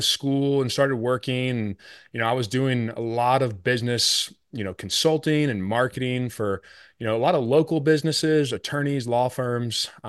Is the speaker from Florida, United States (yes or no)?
yes; Florida, United States; I grew up in Florida in a subdivision completely off a ranch or off a farm, had nothing really to do with farming and ranching as I grew up